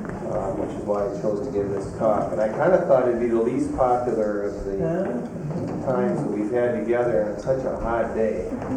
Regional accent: Minnesota, United States; I'm from Lamavia, Minnesota.

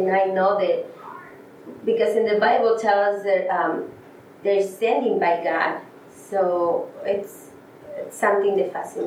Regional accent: Wenatchee, Washington, United States; I'm from Wenatchee, and I grew up my mom telling us that we have a guardian angel

